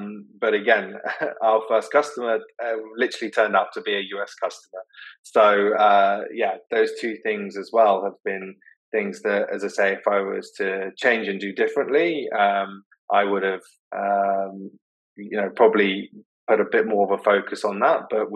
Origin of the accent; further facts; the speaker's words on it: United Kingdom; moved away as an adult; now in Singapore; I'm British, but I've lived out in Singapore for 7 years now. That's where our HQ is. However, I'm now spending my time between London and Singapore